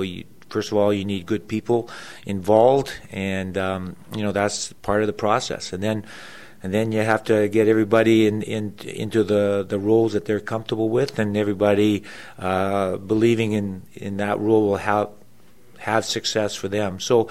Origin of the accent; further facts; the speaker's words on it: Kamloops, British Columbia, Canada; Born and raised in Kamloops, all my family lives in Kamloops